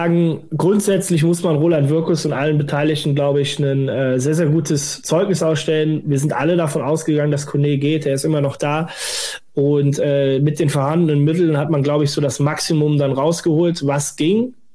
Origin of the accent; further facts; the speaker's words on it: Westerwald, Germany; born there; ich komme gebürtig aus dem Westerwald. Das ist so, sage ich mal, eine gute Autostunde bis anderthalb zum Borussia-Park entfernt.